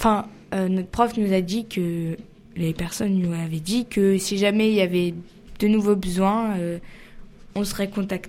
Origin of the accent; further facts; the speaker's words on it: Paris, Île-de-France, France; now in Saint-Nazaire, France; Bah, en fait, je suis parisienne, donc non.